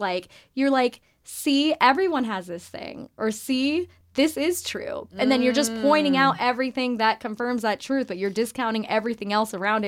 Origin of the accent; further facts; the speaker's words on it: United States; I'm like, I love America. I'm American.